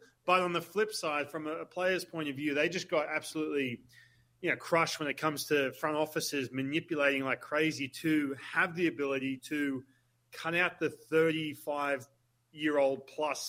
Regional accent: Australia; look, I'm Australian, right? So I go back to Australia

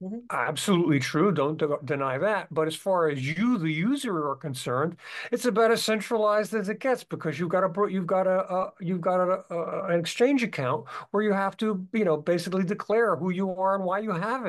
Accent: Pordenone, Friuli-Venezia Giulia, Italy; I am from a town called Pordenone, Pordenone, Pordenone, Italy, which is north of Venice, and I just closed on a new flat in my hometown today

